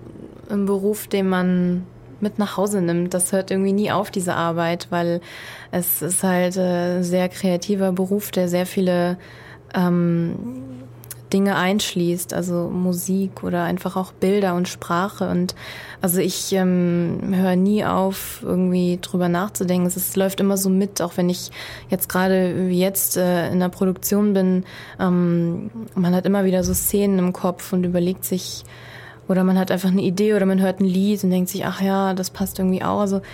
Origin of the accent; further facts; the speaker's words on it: Duderstadt, Lower Saxony, Germany; Ich komme aus Göttingen, also eigentlich Duderstadt bei Göttingen, das ist im schönen Eichsfeld.